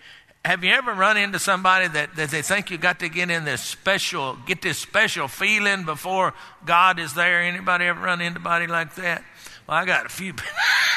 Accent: Texas, United States; I mean, I grew up down there in Texas

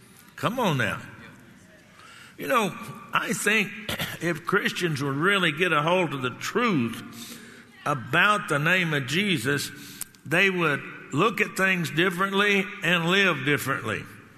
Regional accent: Texas, United States; Now, I grew up down in Texas, and down in Texas, I got any other Texans here anywhere? Oh. Anytime that you're in a real battle, there is a battle cry that we Texans use, remember the Alamo.

